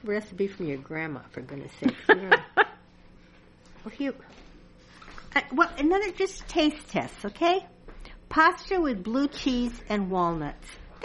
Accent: Wisconsin, United States; Now, see, that's something I had to learn about because I grew up in Wisconsin.

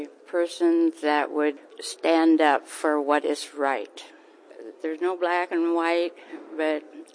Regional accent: Diagonal, Iowa, United States; I'm from Diagonal, Iowa, over on the west side.

